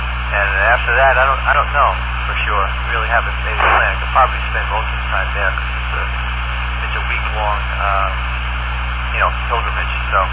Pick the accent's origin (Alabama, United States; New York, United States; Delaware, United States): New York, United States; I grew up on Queens, Long Island, Queens, Nassau, right on the border.